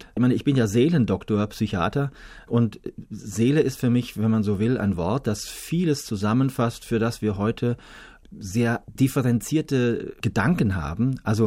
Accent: Lengfeld, Hesse, Germany; Und ich komme ja aus Lengfeld, einem kleinen Nest im Odenwald.

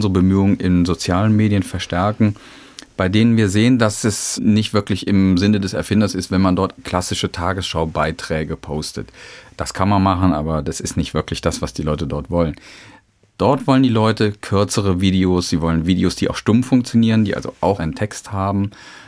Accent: Eifel, Germany; now in Hamburg, Germany; anderthalb Jahren in die Eifel verpflanzt, wo ich dann auch groß geworden bin, was ich heute auch als meine Heimat bezeichnen würde.

